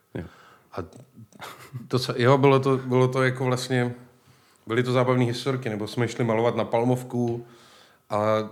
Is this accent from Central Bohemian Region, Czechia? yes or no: yes; Benátky nad Jizerou, Central Bohemian Region, Czechia; also born or lived in Brandýs nad Labem; No já pocházím z těch Benátek. To znamená, že tam jsem se nenarodil, narodil jsem se v Brandýse nad Labem, ale bydleli jsme v Benátkách a tam jsem byl asi do těch 15